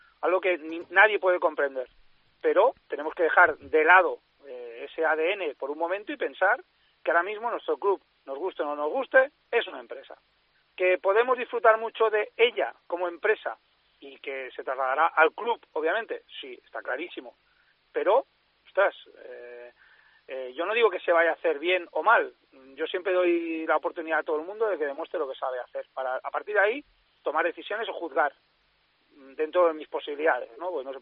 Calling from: Pineda de Mar, Catalonia, Spain; de Pineda.

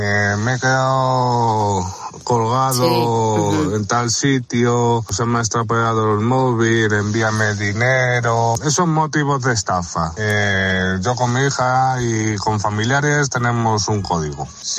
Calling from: Madrid, Community of Madrid, Spain; de Madrid.

